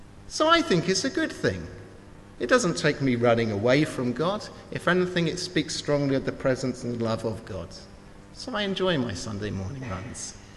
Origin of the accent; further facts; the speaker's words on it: England, United Kingdom; Now, being English, I haven't got the faintest clue what that means.